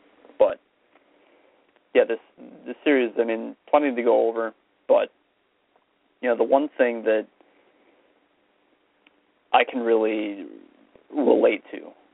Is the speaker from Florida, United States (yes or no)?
yes; Florida, United States; I grew up in Florida, and you know, down there you can play every single month of the year